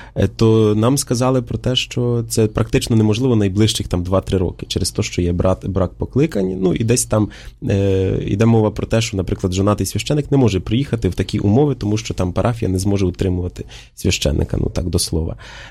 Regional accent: Vinnytsia Oblast, Ukraine; Я родом з Вінниччини.

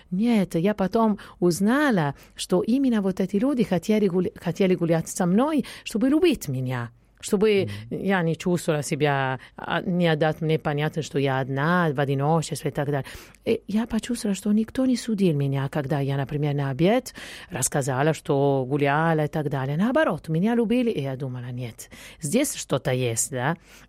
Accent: Italy; born there; Russian is a second language; я родилась в Италии, поэтому понятно, само собой, наверное, можно так сказать.

